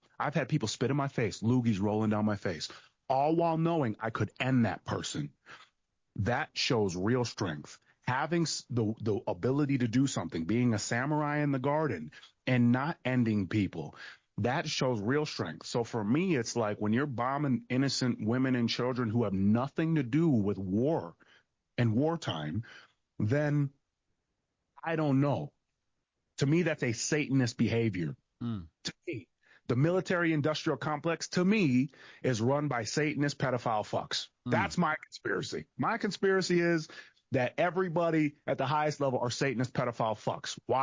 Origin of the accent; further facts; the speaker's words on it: Minnesota, United States; I'm from Minnesota.